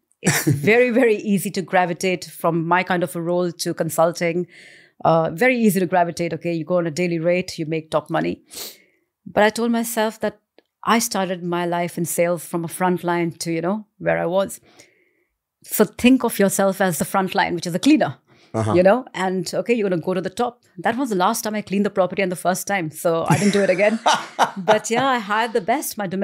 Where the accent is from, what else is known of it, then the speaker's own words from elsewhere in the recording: India; born there; Because I'm an Indian by, you know, my birth, we gravitate towards buying property, buying gold